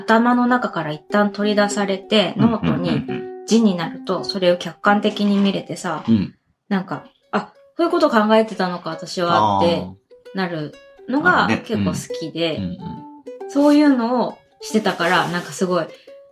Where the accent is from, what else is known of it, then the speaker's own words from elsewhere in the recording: Kyushu, Japan; 我々九州人としてはさ、九州でもめっちゃなんか行ったことあるところとかね